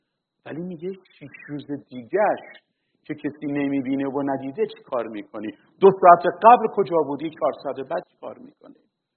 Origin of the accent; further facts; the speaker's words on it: Iran; ماهایی که اکثرا در ایران به دنیا آمدیم، بزرگ شدیم